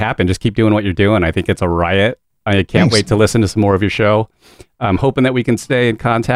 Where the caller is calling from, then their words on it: San Diego, California, United States; I'm in San Diego.